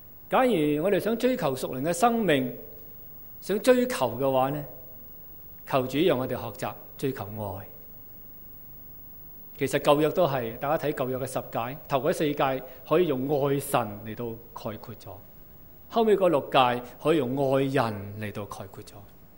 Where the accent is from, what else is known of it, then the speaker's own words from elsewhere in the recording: Guangdong, China; 咁我本身係廣東人啦，我啊籍貫係潮州，咁都識講潮州話嘅。但是当我被差去到南美洲做宣教士的时候呢，就要学客家话了。那我的语言恩赐就麻麻地，